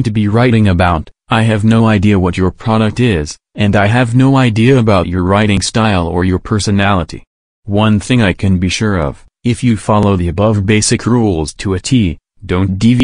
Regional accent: England, United Kingdom; Now I'm from England, and sometimes have a problem with this.

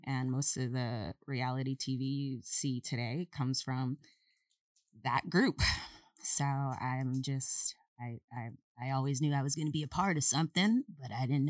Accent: Cambridge, Massachusetts, United States; That was never my thing because born and raised in Cambridge, Massachusetts, the right. world

